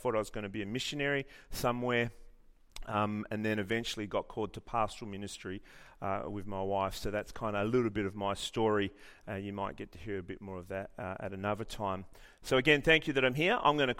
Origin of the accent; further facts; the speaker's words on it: Australia; born there; I obviously am an Italian. My parents are Italian. They migrated here after World War II. I was born here in Australia.